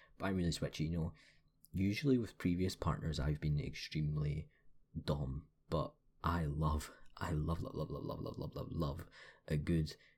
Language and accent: English; Scotland, United Kingdom; I'm the Scottish stereotype, right? So I ate a lot of haggis and I drank a lot of fucking whiskey. That was awful. Okay. I can talk really Scottish if I want to.